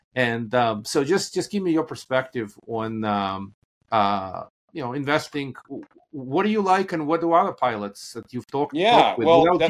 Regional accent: Moldova; And again, I grew up in Moldova, former USSR. Very different world.

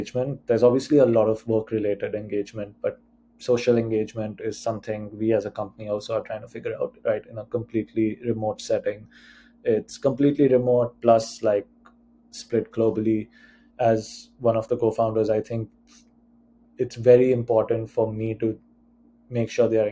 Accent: India; moved away as an adult; even though I grew up in India, but I've been here for the last 8 years and most of my career is here.

